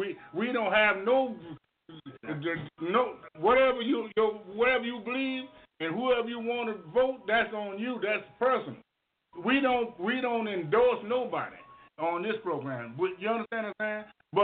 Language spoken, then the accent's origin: English; Brooklyn, New York, United States; We're from Brooklyn.